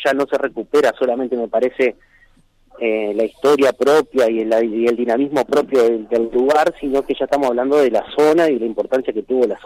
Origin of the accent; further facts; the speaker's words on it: Gualeguaychú, Entre Ríos, Argentina; Que cuando salimos a decir orgullosos en todos lados que somos de Gualeguaychú